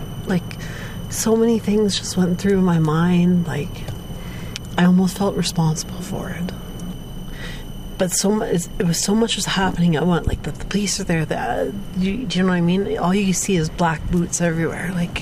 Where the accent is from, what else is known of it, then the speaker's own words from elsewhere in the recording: Dryden, Ontario, Canada; moved to Dryden. And I don't have to go to Vancouver anymore. I need to help here. I need to help my hometown.